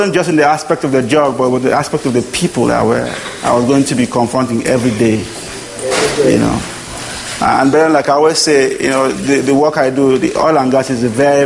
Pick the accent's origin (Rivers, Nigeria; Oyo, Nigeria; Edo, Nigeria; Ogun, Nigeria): Rivers, Nigeria; Port Harcourt; Because where I am is just about an hour, 10, 20 minutes to the fellowship I grew up in Port Harcourt.